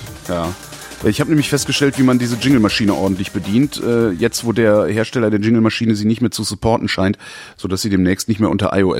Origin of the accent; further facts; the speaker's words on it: Cologne, North Rhine-Westphalia, Germany; also ich komme ja ursprünglich aus Köln.